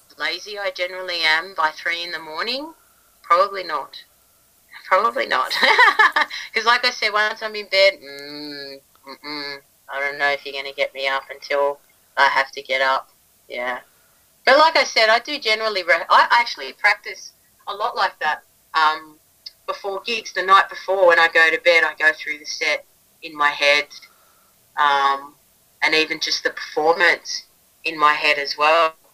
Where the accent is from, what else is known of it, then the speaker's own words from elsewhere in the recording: Australia; because I am so Australian, it's not funny, but I do love my Latin culture